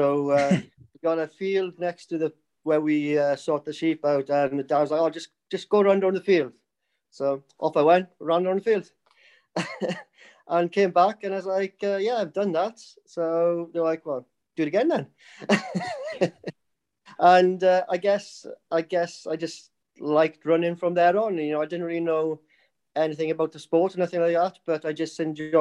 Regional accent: Wales, United Kingdom; local villages around where I grew up then in Carmarthenshire there.

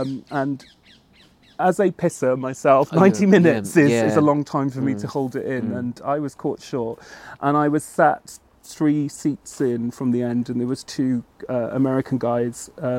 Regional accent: Pontypool, Wales, United Kingdom; I grew up in Pontypool and then... I remember growing up in the valleys and looking around

